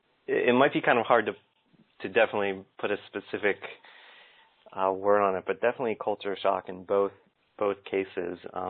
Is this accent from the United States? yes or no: yes; North Carolina, United States; I grew up in North Carolina originally, and I went to Miami because I wanted an atmosphere that was very different from North Carolina.